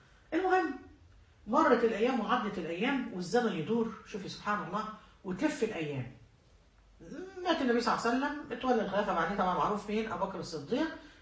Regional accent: Egypt; كلمه ابن ناس عندنا في مصر معناها يعني ابن ناس ربوه اهله على الاصول

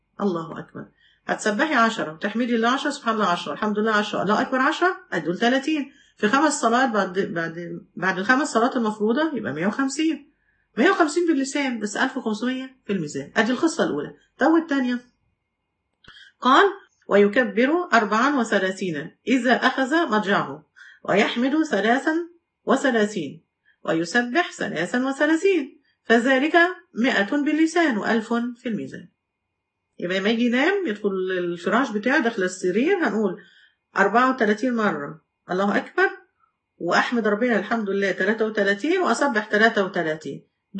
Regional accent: Egypt; زي جبل مقطم كده عندنا في مصر، حاجه ضخمه جدا جدا

